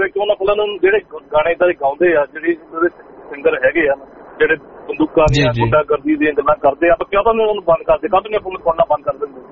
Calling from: Swift Current, Saskatchewan, Canada; ਭਾਈ ਮੈਂ shift current ਰਹਿਣਾ ਸਸਕੈਚੂਨ ਚ, ਤੇ ਕੈਲਗਰੀ ਤੋਂ 5 ਘੰਟੇ ਆ।

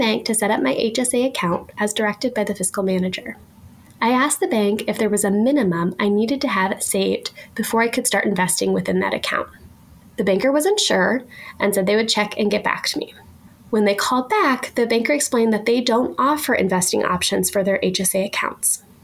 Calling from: Iowa, United States; I'm calling from Northeast Iowa.

